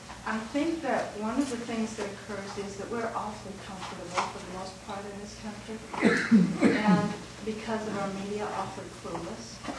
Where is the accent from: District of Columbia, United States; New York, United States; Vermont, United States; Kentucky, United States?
New York, United States; I'm from New York, and one of the things that's been touched on is the boycott point.